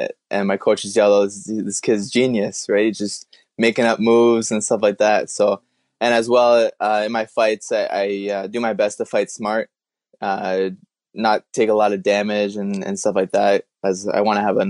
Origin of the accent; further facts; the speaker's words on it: St. Catharines, Ontario, Canada; I started wrestling at Brock University here close to my hometown in St. Catharines.